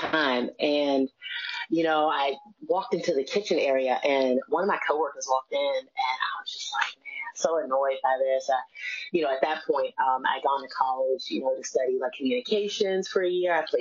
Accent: Washington, District of Columbia, United States; I'm from Washington, D.C. And a lot of times, like in these urban areas, there's this pressure that's placed on a lot of the women in the family

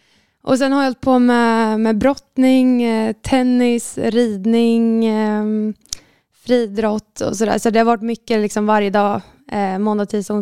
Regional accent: Nyköping, Södermanland, Sweden; also born or lived in Linköping; now in Stockholm, Sweden; jag kom ju från början från Nyköping och sen spelade jag 5 säsonger i Linköping och sist kom jag nu från Vittsjö.

